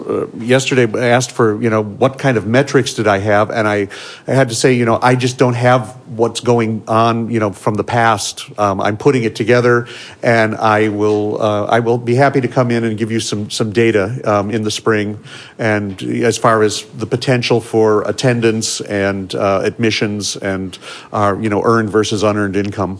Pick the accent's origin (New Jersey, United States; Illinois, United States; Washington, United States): Illinois, United States; Chicago; I grew up in Chicago, so I the first baseball game I ever saw in my life was at Wrigley Field. So I'm an old cubby.